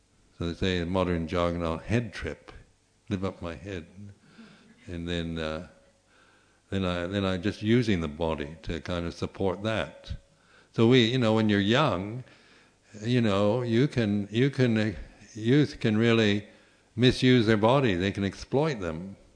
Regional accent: United States; I'm from the States

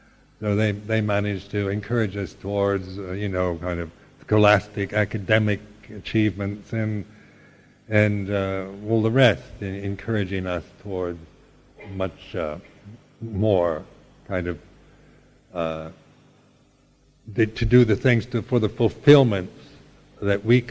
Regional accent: Seattle, Washington, United States; being born in on the West Coast, nice place like Seattle, you know, a pleasant enough place to live and grow up

